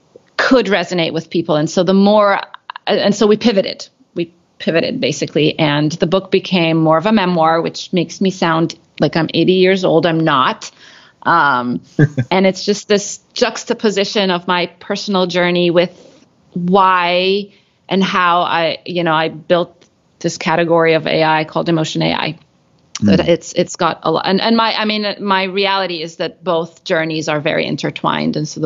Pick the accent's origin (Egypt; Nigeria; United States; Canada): Egypt; Cairo, Cairo Governorate; moved away as an adult; well, I grew up in Cairo, and then I, you know, wore the hijab, and then I moved to Cambridge